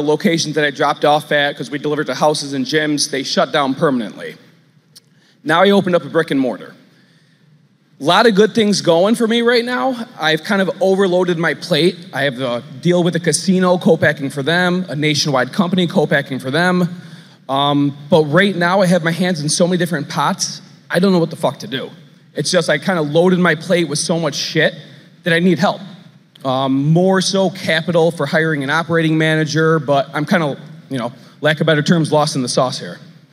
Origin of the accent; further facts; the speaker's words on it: New York, United States; I'm from New York.